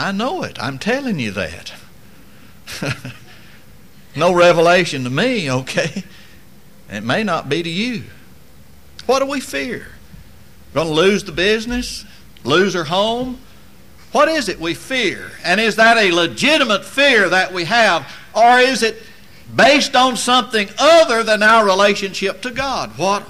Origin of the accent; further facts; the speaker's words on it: Tornado Alley, United States; I grew up in Tornado Alley, literally.